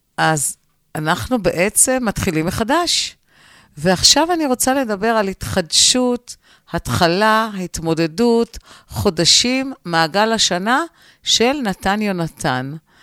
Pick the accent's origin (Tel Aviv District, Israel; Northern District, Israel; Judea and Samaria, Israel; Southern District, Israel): Tel Aviv District, Israel; Givatayim; אני זוכרת בילדותי בגבעתיים, בבית ספר היסודי